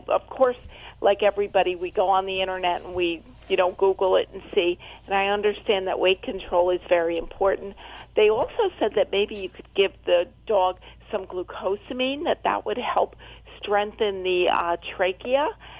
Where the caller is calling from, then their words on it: Adamstown, Pennsylvania, United States; I'm calling from Adamstown, Pennsylvania.